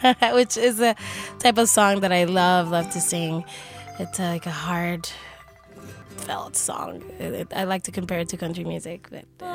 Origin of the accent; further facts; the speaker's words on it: San Juan, Puerto Rico; now in New York, United States; I was raised in San Juan, Puerto Rico, and I've been in New York for about 18 years, and I've been doing music since I've been there